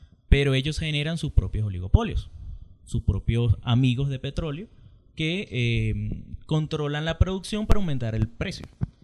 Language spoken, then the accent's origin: Spanish; Venezuela; yo como venezolano, yo soy el Estado